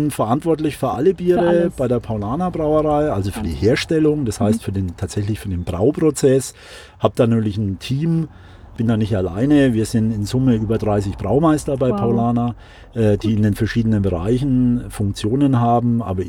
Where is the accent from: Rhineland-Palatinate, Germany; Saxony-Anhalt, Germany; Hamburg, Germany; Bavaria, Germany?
Bavaria, Germany; Würzburg; Ich komme ursprünglich aus Würzburg, also eher eine Weingegend, Unterfranken.